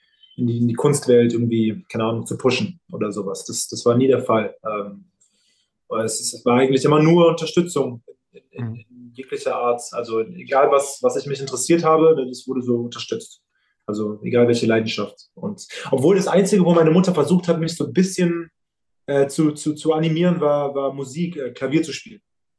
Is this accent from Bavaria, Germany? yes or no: no; Berlin, Germany; born or raised there